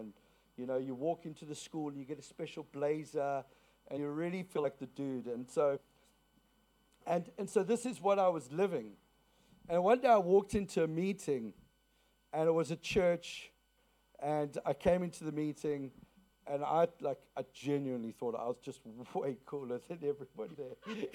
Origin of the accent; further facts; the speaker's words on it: South Africa; I grew up in South Africa, and I was a young man.